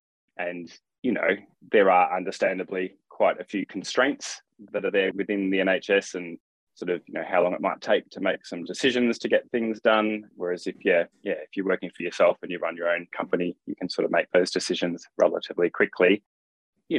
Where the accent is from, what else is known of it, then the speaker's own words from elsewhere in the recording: Australia; moved away as an adult; now in United Kingdom; I actually studied my degree back in Australia, if people are aware of my accent before they've heard this. But so I studied in Australia and qualified in 1999.